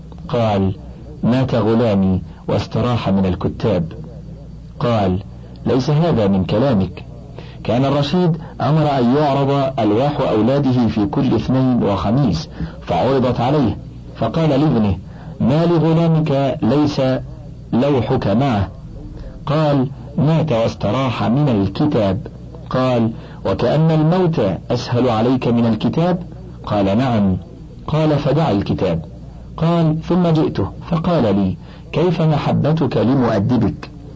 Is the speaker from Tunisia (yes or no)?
no; Egypt; ولك أن تتعجب بعد ذلك عندما تسمع في بلدنا مصر